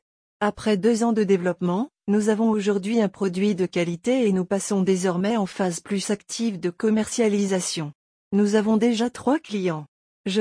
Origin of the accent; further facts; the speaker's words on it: Tunisia; now in Switzerland; Je suis originaire de Tunisie, et quand j'ai cherché où faire une formation technique